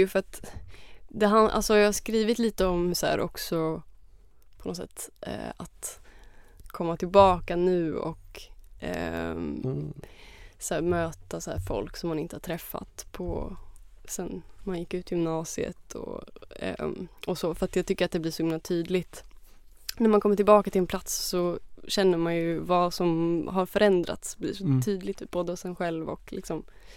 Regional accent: Örebro, Örebro County, Sweden; also born or lived in Greece; now in Stockholm, Sweden; Ja, jag är född i Örebro. Och sen så bodde jag några år i Grekland och med min familj, och sen flyttade vi tillbaka till Örebro när jag började ettan, alltså i grundskolan.

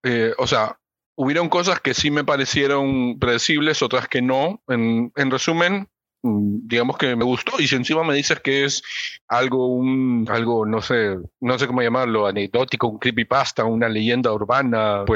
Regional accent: Peru; Soy peruano, o sea.

